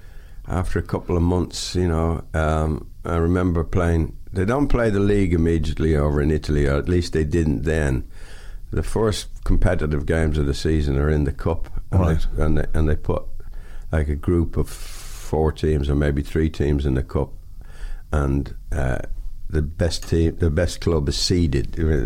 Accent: Ireland; And, you know, I don't do heat. Being Irish, white skin, I don't do the heat very well.

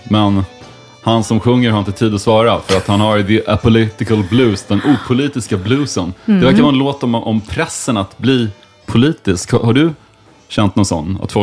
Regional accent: Linköping, Östergötland, Sweden; När jag växte upp i Linköping

